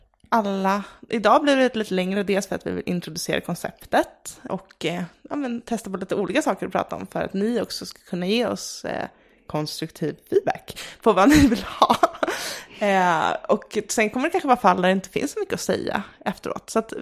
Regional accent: Stockholm, Stockholm County, Sweden; Jag kan inte rikssvenska, jag är från Stockholm och jag hade kört.

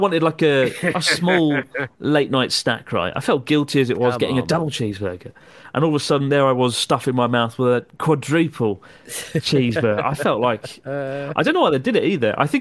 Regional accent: Maidstone, South East England, United Kingdom; in October, I married my lovely wife, Amy. We're from Maidstone, Kent in the UK. I've been there because I was born there and I lived there for 20 years.

